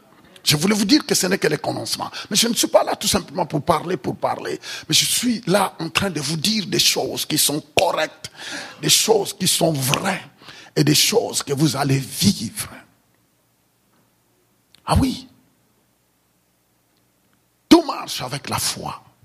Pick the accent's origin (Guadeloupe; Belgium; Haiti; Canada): Canada; Quebec; parce que tu sauras que je viens du Québec, lolo.